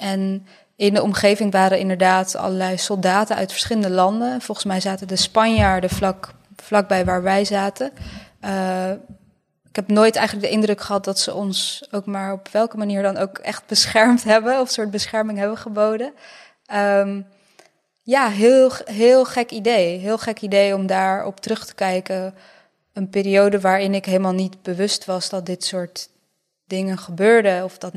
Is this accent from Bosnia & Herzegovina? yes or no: yes; Bosnia & Herzegovina; now in Netherlands; En voor mij is het, het is mijn geschiedenis als Bosnische, maar het is ook mijn geschiedenis als Nederlandse.